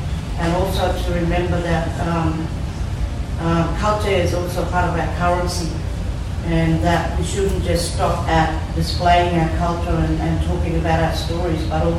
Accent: Yarrabah, Queensland, Australia; I'm from Yarraba

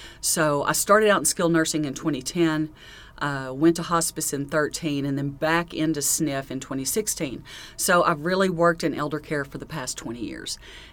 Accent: Hamburg, Arkansas, United States; I'm actually from Hamburg, so I'm in the extreme southeast corner, so it was a long trek today

